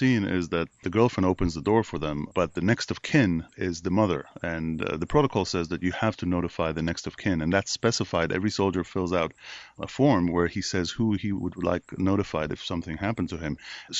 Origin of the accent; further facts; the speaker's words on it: Israel; I'm from Israel.